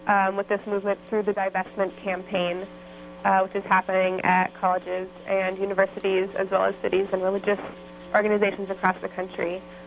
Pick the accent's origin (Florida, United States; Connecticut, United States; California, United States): California, United States; Oakland; I grew up in Oakland and remember, of course, the fire last year